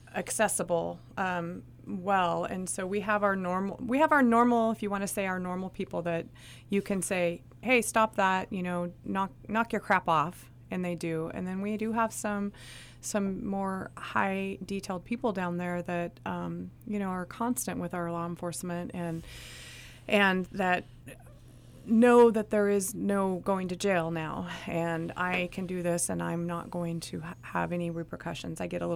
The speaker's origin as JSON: {"language": "English", "town": "Eureka", "region": "California", "country": "United States", "said": "Actually, we're from Eureka. They were Eureka residents."}